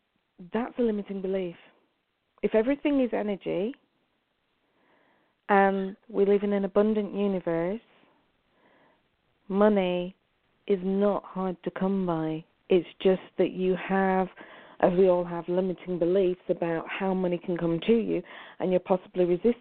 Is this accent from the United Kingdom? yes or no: yes; England, United Kingdom; No, I'm from England.